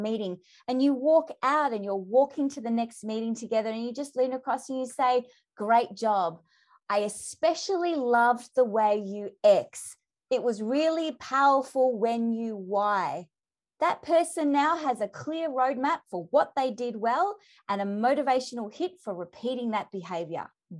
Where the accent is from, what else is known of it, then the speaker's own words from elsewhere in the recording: Melbourne, Victoria, Australia; I'm from Melbourne, right? We're all footy mad. I'm not, but we're all here in Melbourne, in Victoria, footy mad apparently.